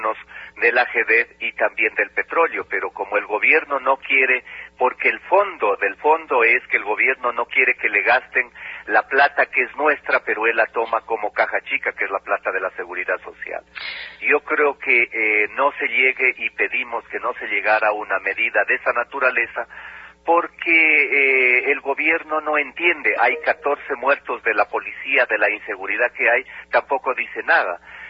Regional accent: Ecuador; Usted acuérdese cuánto se pidió como centrales sindicales, como pueblo ecuatoriano y afiliados

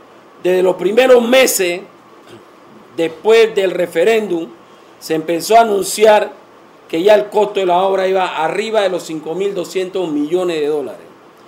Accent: Panama; Y como panameños que somos, exigimos transparencia

